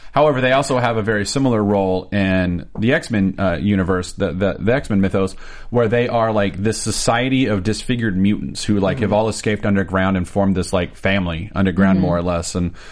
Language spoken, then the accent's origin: English; the South, United States; I grew up in the South. My father's from Louisiana. We'd go to New Orleans. I heard all the dialects.